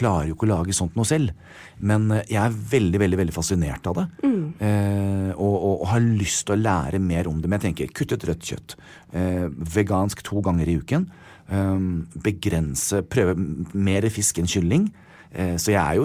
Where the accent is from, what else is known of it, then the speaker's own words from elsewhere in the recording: United States; now in Norway; Jeg kommer fra USA